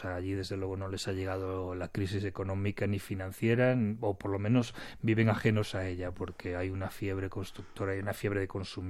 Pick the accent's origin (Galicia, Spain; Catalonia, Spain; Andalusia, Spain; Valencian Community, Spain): Galicia, Spain; Yo que soy gallego y estoy acostumbrado a comer buen pescado y marisco